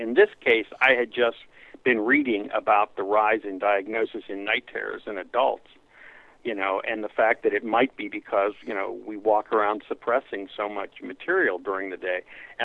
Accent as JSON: {"language": "English", "town": "Pittsburgh", "region": "Pennsylvania", "country": "United States", "tie": "born or raised there", "lives_now": "Los Angeles, United States", "said": "I was born and raised in Pittsburgh. I went to the University of Pittsburgh, and funnily enough, you know, I'm an Italian-American who grew up in Pittsburgh with a beard and glasses"}